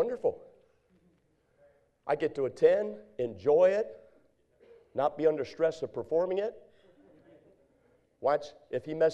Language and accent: English; Northeast, United States; Or I'm from the Northeast. Is that just a Northeast thing?